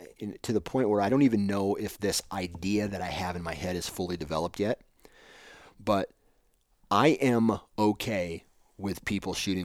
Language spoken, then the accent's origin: English; Iowa, United States; born there; You know, like, I was born in Iowa. And I have ground in Iowa.